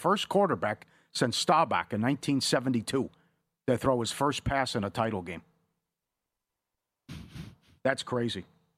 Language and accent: English; Minnesota, United States; And growing up in Minnesota, and we know what's going on, everyone be safe out there.